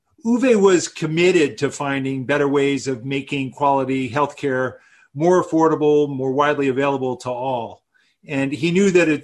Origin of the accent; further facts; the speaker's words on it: Princeton, New Jersey, United States; I grew up in Princeton, and I've long been familiar